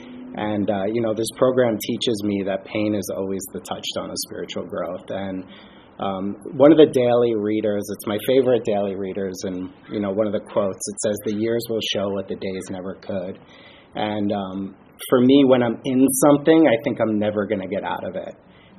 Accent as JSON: {"language": "English", "region": "New York", "country": "United States", "tie": "born or raised there", "said": "what it was like for me, I grew up on Long Island."}